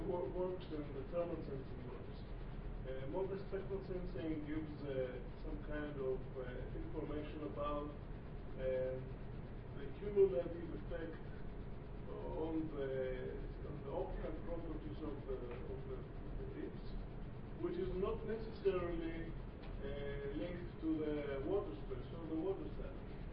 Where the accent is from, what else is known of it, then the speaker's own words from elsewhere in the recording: Israel; from Israel.